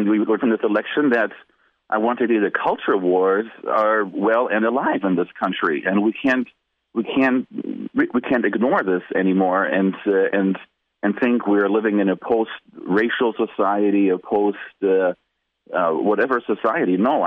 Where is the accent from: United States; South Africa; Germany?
Germany; I was born and raised in Germany